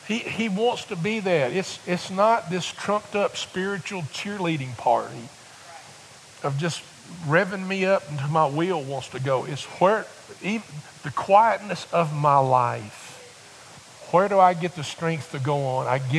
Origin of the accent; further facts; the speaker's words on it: Camelsville, United States; because I'm from Camelsville in Greensburg area, and I knew her parents.